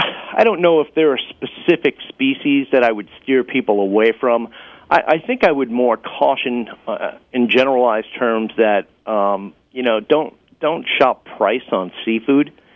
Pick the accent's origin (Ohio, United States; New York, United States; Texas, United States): New York, United States; for those New Yorkers who don't know, and I'm from New York, so, you know, I'm not judging.